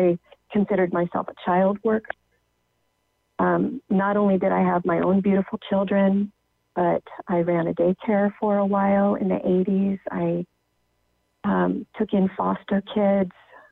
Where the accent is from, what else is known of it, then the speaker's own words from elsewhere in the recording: California, United States; moved away as an adult; now in Wenatchee, United States; I'm originally from California. And Mark and I moved up to Wenatchee to raise our kids in a healthier environment.